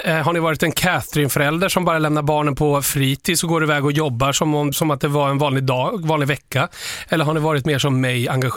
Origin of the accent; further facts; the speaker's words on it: Dalarna County, Sweden; Ja, men jag är från Dalarna.